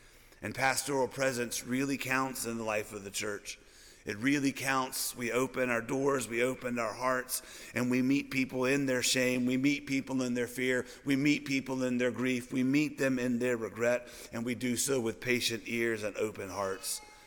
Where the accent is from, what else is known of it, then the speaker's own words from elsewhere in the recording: Louisiana, United States; So I grew up in Louisiana, but my parents now live in Central Arkansas.